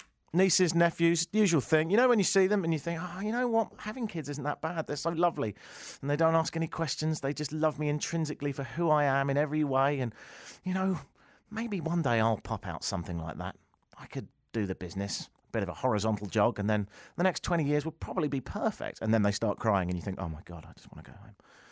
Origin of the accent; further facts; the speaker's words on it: England, United Kingdom; I'm from England, and I went back there for a few weeks to see family.